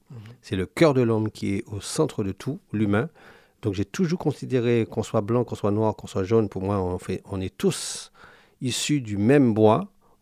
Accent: Martinique, France; born there; je suis né en Martinique parce que, voilà, je n'ai pas le choix. Hein, mais je sais que j'ai toujours eu des origines qui sont multiples, hein, à la fois d'Afrique, d'Inde... d'Europe, parce que j'avais une arrière-grand-mère qui était vendéenne, j'avais une arrière-grand-mère indienne

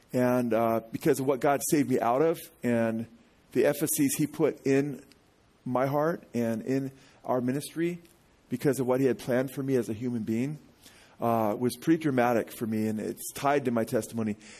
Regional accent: Simi Valley, California, United States; I was born right here in Simi Valley September 18th, 1963. I was born in a doctor's office before they had hospitals in this town. So I'm a native here.

